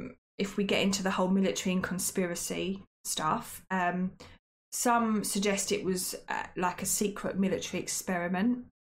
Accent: United Kingdom; But £1 million, I'm a Brit, yeah.

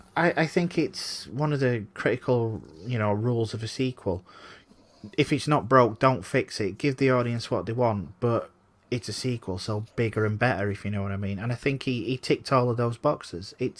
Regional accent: United Kingdom; I'm as guilty as anyone for, you know, loving a happy ending despite my being British

